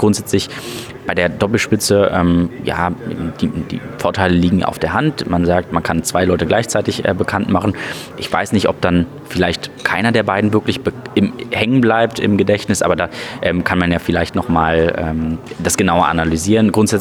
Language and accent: German; Brandenburg, Germany; ich komme ja aus Potsdam-Mittelmark